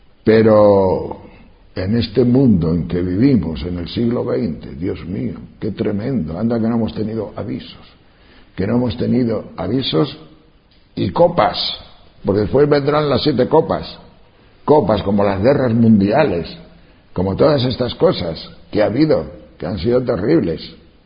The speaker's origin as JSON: {"language": "Spanish", "region": "Castile and León", "country": "Spain", "said": "pero en mi pueblo, en mi tierra, en León, estos 3 últimos años que ha nevado como hacía 50 años que no nevaba."}